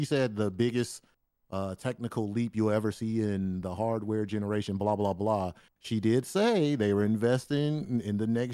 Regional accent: Detroit, Michigan, United States; Detroit's my hometown, for those of you who don't know. I'm from Detroit.

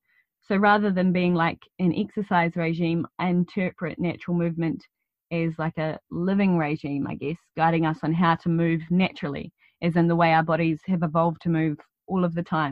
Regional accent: Christchurch, Canterbury, New Zealand; I stumbled upon you in my hometown of Christchurch.

